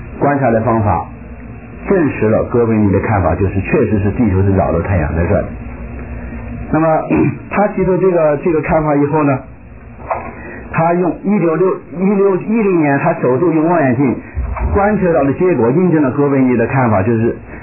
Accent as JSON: {"language": "Chinese", "country": "China", "said": "因为我是从大陆来的"}